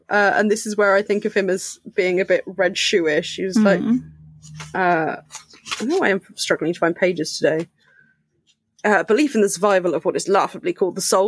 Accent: United Kingdom; Not that we endorse the weed, obviously, being British and...

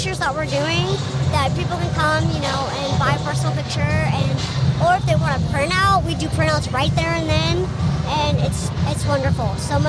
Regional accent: Texas, United States; I am from Texas.

